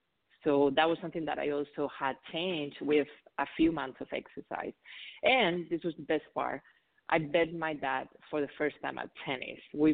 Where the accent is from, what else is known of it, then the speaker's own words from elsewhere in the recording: Spain; English is a second language; because if you haven't noticed, I have an accent. So I'm originally from Spain, and that's where I studied nursing.